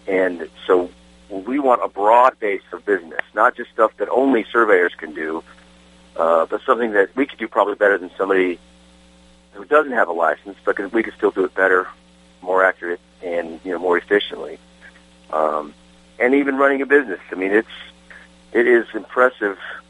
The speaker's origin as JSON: {"language": "English", "region": "Minnesota", "country": "United States", "tie": "born there", "also_born_or_lived": "Illinois / Arkansas / Texas / North Carolina", "said": "So I was born in Minnesota, but I've lived in Minnesota, Illinois, Arkansas, Texas, North Carolina, and Costa Rica, and then Tennessee."}